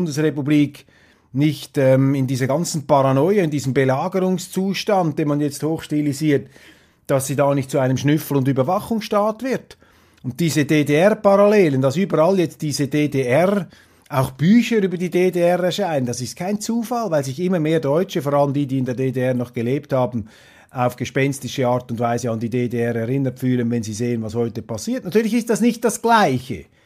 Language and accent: German; Switzerland; Und als Schweizer, was will ein Deutscher einem Schweizer die Demokratie erklären in so einer Talkshow?